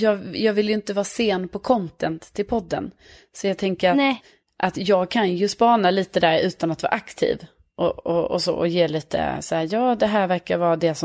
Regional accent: Lund, Skåne, Sweden; now in Stockholm, Sweden; Jag är från Lund, men jag har bott i Stockholm i 5-6 år.

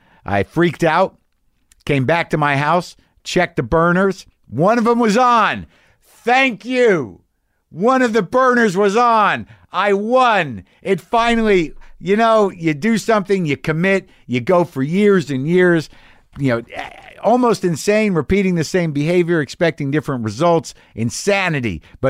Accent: Hazard, Kentucky, United States; For reference, I'm from Eastern Kentucky. I'm specifically from Hazard, Kentucky, voted the saddest city in the United States in several polls.

